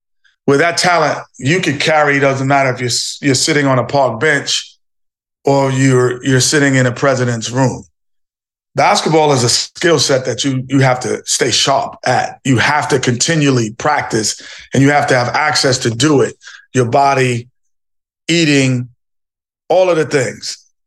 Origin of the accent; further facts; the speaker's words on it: New York City, New York, United States; Growing up in New York City, you're a melting pot of people, cultures, and religions, and it's a melting pot.